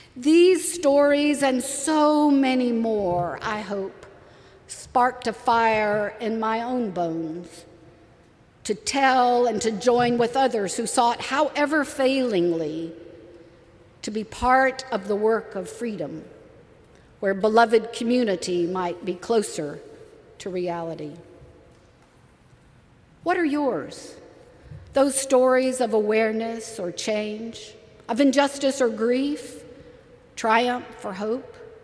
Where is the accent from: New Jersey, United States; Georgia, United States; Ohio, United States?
Georgia, United States; Many of you know that I grew up in the South, the segregated South of Georgia.